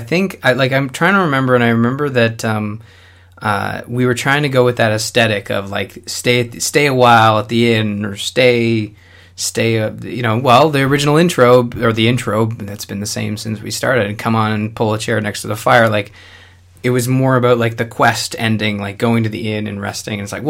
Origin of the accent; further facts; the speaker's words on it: Belleville, Ontario, Canada; North of X was like where I grew up in Belleville